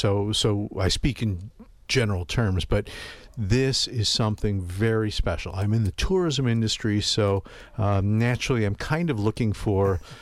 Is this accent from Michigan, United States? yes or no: yes; Michigan, United States; moved away as an adult; 7 years ago when I moved here from Michigan, lower Michigan, I came across this book.